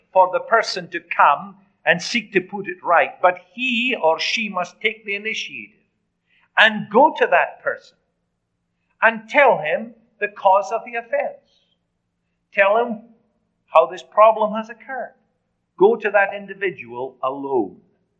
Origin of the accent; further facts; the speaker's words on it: Edinburgh, Scotland, United Kingdom; born there; moved away; Now, I was born in Scotland, so I would have to go back to Edinburgh to find my name in the register.